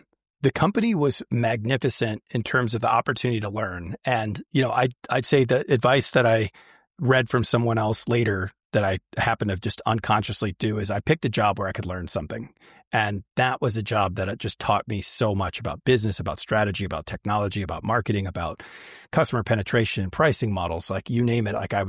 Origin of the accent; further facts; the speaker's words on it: Detroit, Michigan, United States; also born or lived in Boston; And so I started in the north. I grew up in Detroit. You know, that's where I got all the manufacturing experience. And then went to school out east in Boston